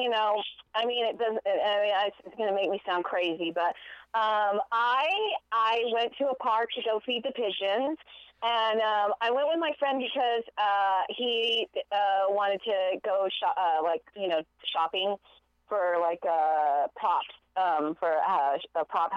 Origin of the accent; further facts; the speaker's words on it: Austin, Texas, United States; No. I'm originally from Texas.